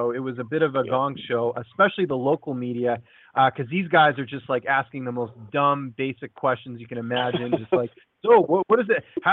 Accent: Vancouver, British Columbia, Canada; I grew up in Vancouver. I was going to say, I grew up in Vancouver, so this is nothing for me.

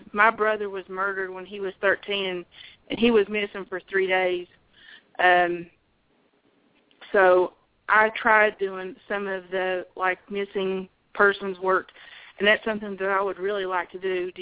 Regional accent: West Virginia, United States; also born or lived in South Carolina; From West Virginia, so I'm a transient.

